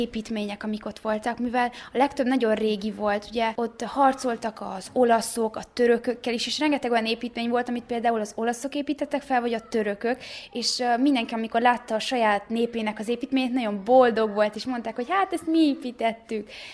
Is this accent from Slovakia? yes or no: no; Romania; mi ugyanúgy magyarok vagyunk, és attól, amikor Romániában élünk, nem vagyunk románok.